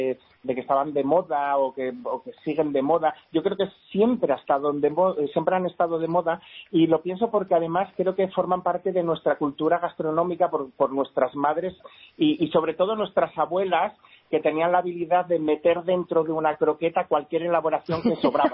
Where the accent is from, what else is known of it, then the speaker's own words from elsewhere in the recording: Asturias, Spain; Pero yo, como buen asturiano